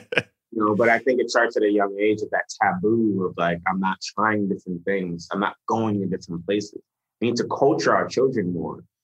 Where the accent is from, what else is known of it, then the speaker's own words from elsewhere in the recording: Bronx, New York, United States; I come from the South Bronx.